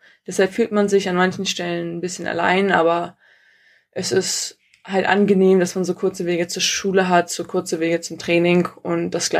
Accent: Rostock, Mecklenburg-Vorpommern, Germany; now in Berlin, Germany; Wie gesagt, bin ich in Rostock aufgewachsen.

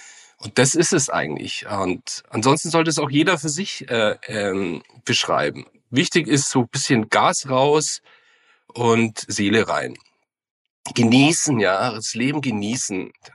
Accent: Munich, Bavaria, Germany; ich bin ja Münchner

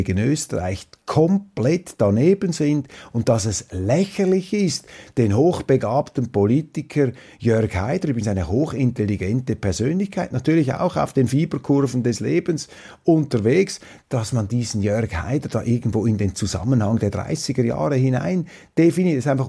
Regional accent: Switzerland; Hochfaszinierend jetzt für mich als Schweizer hier mal durchzureisen

